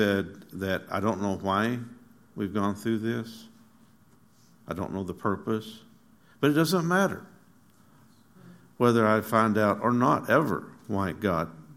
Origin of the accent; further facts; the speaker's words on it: Arkansas, United States; from Arkansas, and so I understand that role.